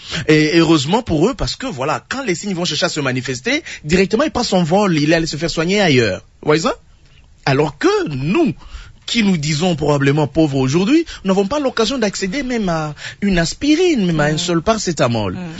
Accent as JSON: {"language": "French", "town": "Kongolo", "region": "Tanganyika", "country": "DR Congo", "said": "Quand vous allez à Congolo, chez nous, en Mboulula, on mange l'encola."}